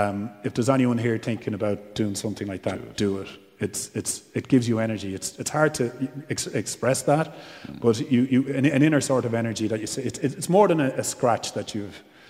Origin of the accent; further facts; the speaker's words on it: Dublin, Leinster, Ireland; I was born and bred in Dublin. I was, you know, them blow-ins where your mother and father are from the country, but you end up playing for Dublin.